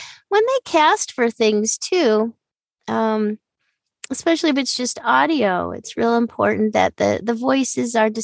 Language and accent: English; California, United States; Because I am from Southern California, there are people in the industry around here